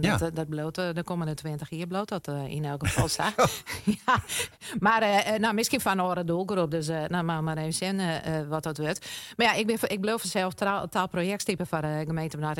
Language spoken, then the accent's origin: Dutch; Gerkesklooster, Friesland, Netherlands; ik kom uit Strouwbos, Gerkesklooster.